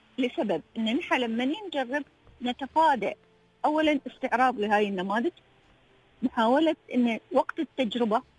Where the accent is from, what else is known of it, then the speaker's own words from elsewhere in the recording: United Arab Emirates; أنا مثلا إماراتية